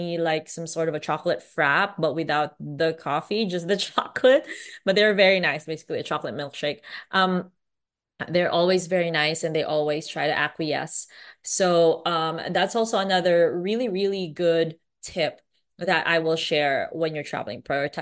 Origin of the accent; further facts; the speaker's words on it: Philippines; So I'm a Filipino.